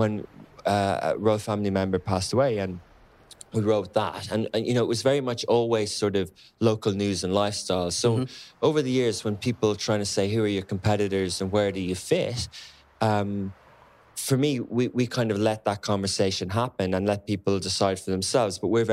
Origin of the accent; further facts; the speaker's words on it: Ireland; also born or lived in London, United Kingdom; I come from Ireland. I lived in London, but I really didn't know much about the Middle East.